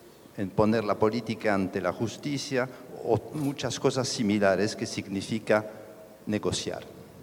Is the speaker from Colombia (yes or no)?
yes; Colombia; Yo soy europeo, al mismo tiempo colombiano.